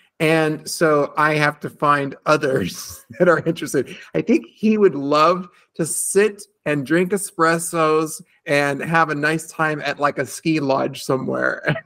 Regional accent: California, United States; now in Italy; I grew up in California. We had the good fortune of having the Sierra Nevada mountains right there.

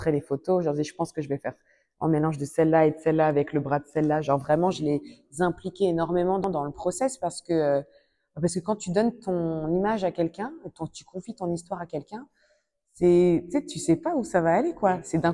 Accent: France; Mais pour nous, en France, quand on nous demande d'où tu viens, même si on sait qu'on est en France, on sait qu'on vient d'ailleurs, en fait.

